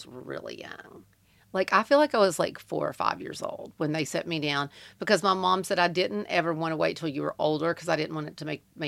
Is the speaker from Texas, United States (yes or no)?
no; Kentucky, United States; And it just cracks me up because, again, we're from Eastern Kentucky.